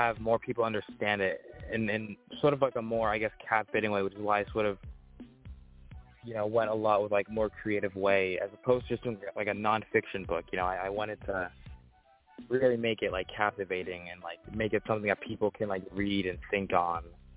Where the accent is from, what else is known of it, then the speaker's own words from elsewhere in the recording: Riverhead, New York, United States; also born or lived in Maryland; Well, I guess first off, yeah, I was born in Maryland. Lived most of my life here in Riverhead. Went to school and everything.